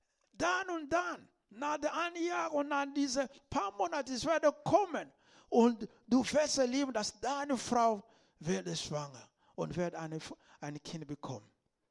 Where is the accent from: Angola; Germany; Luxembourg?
Angola; Southern Angola; German is a second language; Ich hörte einmal in Afrika bei uns in Angola, im Süden von Angola, da gab es eine Zeit des Dürrens.